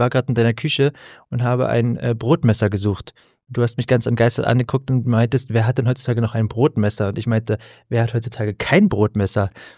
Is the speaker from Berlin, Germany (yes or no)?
yes; Berlin, Germany; Mein großer alter Freundeskreis aus meiner Heimatstadt Berlin